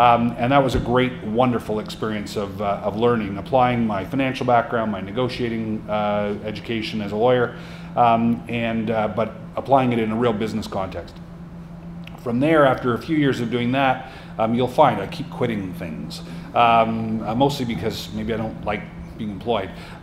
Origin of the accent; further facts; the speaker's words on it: Montreal, Quebec, Canada; I was living in Toronto. I grew up in Montreal